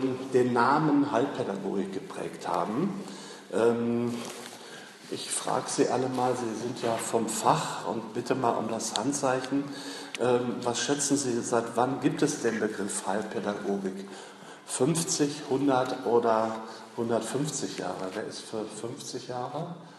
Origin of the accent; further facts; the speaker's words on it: North Rhine-Westphalia, Germany; wie Sie vielleicht schon jetzt auch hören können, komme ich aus Westfalen und nicht aus dem schönen Frankenland.